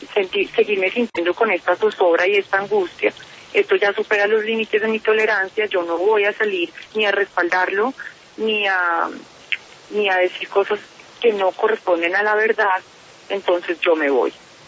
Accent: Colombia; lo que nosotros como colombianos decimos no es verdad

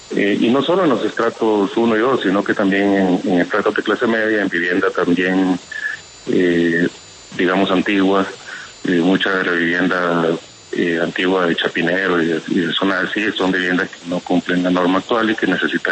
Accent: Honduras; Yo soy hondureño.

